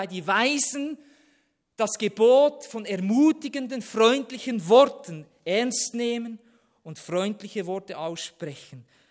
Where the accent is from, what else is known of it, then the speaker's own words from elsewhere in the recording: Switzerland; warum sind wir Schweizer manchmal so sparsam?